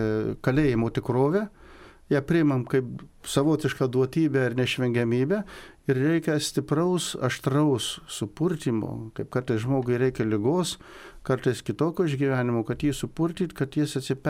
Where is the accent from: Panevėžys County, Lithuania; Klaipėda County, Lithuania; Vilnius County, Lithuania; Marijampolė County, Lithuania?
Marijampolė County, Lithuania; Kudirkos Naumiestis; aš iš Kudirkos naumiesčio parapijos